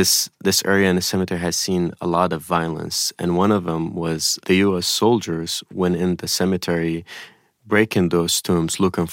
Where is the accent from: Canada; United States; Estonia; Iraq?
Iraq; moved away; I was born in the Iraq-Kuwait war and then, lived through the U.S. imposed sanctions, which were very difficult.